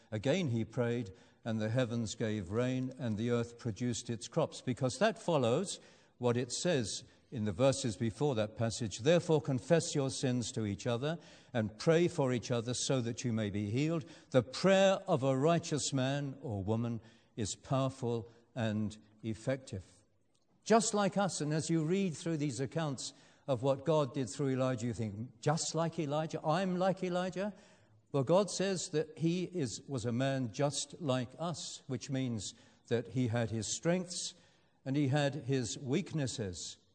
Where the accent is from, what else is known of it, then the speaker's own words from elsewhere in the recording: London, United Kingdom; I grew up in the Battle of Britain and the bombing of London